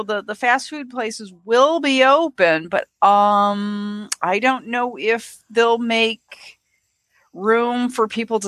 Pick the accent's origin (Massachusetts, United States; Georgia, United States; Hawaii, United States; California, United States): Georgia, United States; Atlanta; born there; Let's see. I was born in Atlanta.